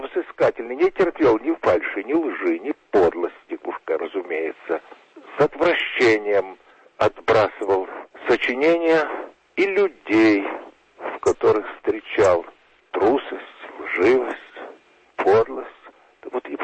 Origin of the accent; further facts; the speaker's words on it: Kyiv, Ukraine; это чувство живой связи и с нашим Киевом. Ведь я ведь тоже киевлянин.